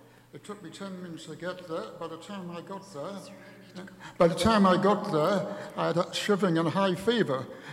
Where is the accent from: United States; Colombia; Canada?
Canada; Sackville; I'm a retiree. I just come from Toronto. I grew up in Sackville.